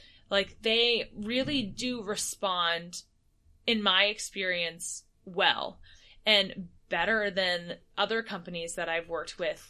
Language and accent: English; United States; especially as an American performer